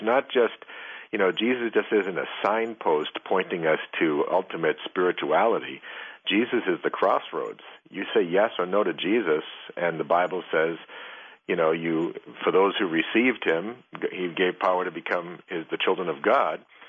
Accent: East Coast, United States; I'm from the East Coast. You know, you start talking that way in Boston, you know, people just think you're from a different century.

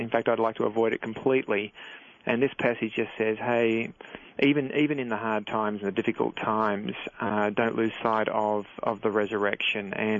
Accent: Australia; I'm Australian, so we were living in Australia

